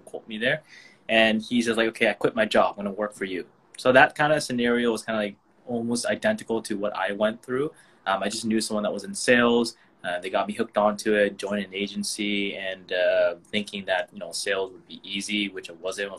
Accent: Toronto, Ontario, Canada; So my story was I grew up in Toronto, so that's I guess the east side of Canada.

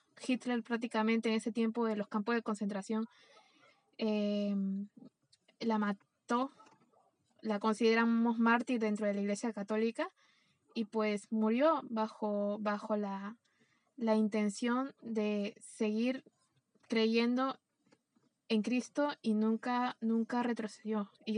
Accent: Peru; al menos en mi país, en Perú, quise desde joven buscar

